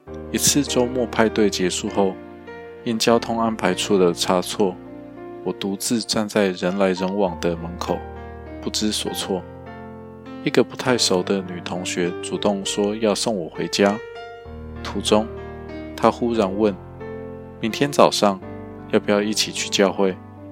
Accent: Kaohsiung, Taiwan; 我出生于台湾高雄，一座依山傍海的港口城市，空气中总带着咸咸的海味，天气变化多端

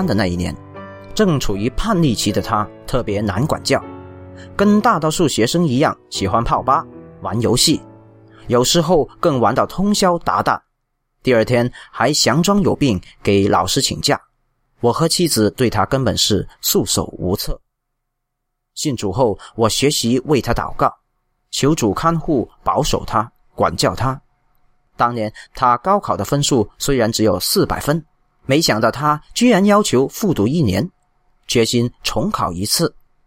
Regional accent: Northeast China, China; 我是一名来自中国东北的工人

